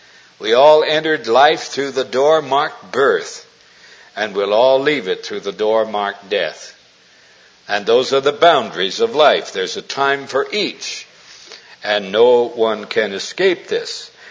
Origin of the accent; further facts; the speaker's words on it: Montana, United States; now in California, United States; Because I grew up in Montana, where there's only two seasons, winter and August, and I've had enough of snow.